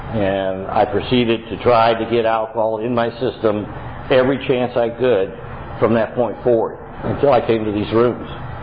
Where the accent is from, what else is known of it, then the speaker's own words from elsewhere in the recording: Atlanta, Georgia, United States; born there; I was born in Atlanta.